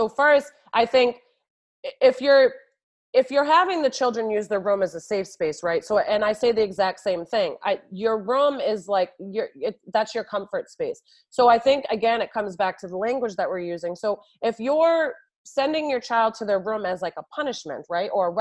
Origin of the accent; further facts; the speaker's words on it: New York, United States; now in Boston, United States; I hail from New York and I was in New York for so many years and working in the early childhood. And I feel like New York is just in a totally different space. Like Boston is just not as progressive.